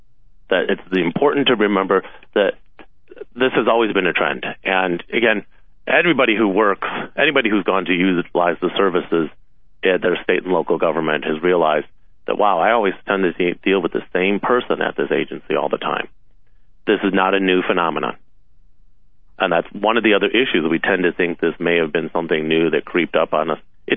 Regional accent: Chicago, Illinois, United States; I grew up in Chicago, which is the city of Chicago or state of Illinois.

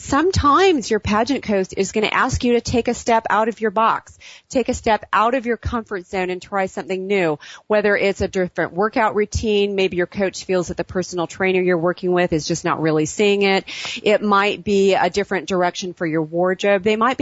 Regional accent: India; now in California, United States; I'm from California, but I was born and raised in India, and it's always been my dream

